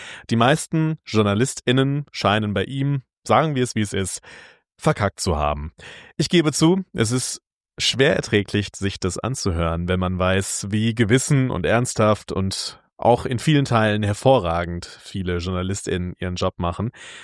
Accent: North Rhine-Westphalia, Germany; Da bin ich durch den Wald meiner Heimat im Sauerland gelaufen

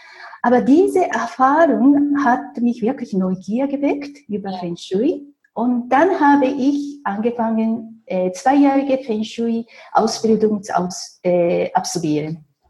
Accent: Japan; German is a second language; moved away as an adult; now in Switzerland; Also ich bin, wie gesagt, in Japan geboren, in Japan aufgewachsen.

